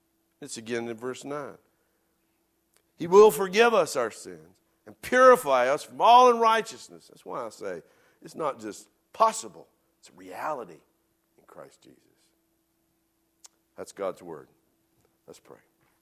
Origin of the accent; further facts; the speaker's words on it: United States; If you're from Wilkes County, Ewens. I'm from Wilkes County, so thank you very much.